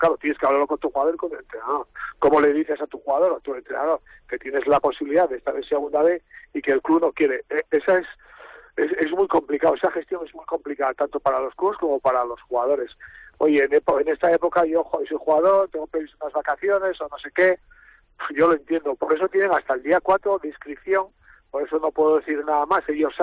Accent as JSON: {"language": "Spanish", "region": "Navarre", "country": "Spain", "said": "como navarro"}